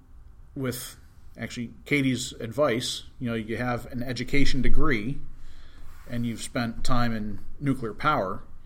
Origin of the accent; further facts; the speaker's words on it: Fayetteville, New York, United States; My Eagle project was some beautification on the grounds of the church and grade school that I grew up in Fayetteville, New York.